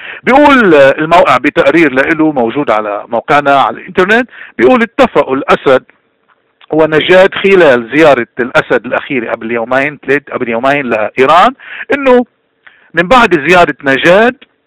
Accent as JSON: {"language": "Arabic", "country": "Lebanon", "said": "رسالتنا نحن كلبنانيين لأي طائف انتمينا"}